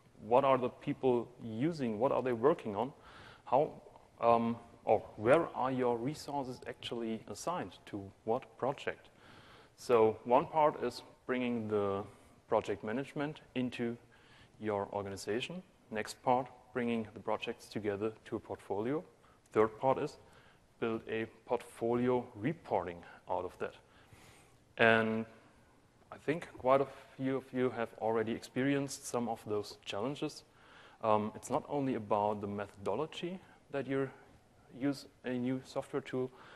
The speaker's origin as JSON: {"language": "English", "town": "Stuttgart", "region": "Baden-Württemberg", "country": "Germany", "tie": "born or raised there", "also_born_or_lived": "Berlin / Frankfurt", "moved": "as an adult", "lives_now": "United States", "said": "I was born and raised in Stuttgart, started work in Berlin for Campana and Schott, then in Frankfurt, back to Stuttgart, and now I transferred to the States."}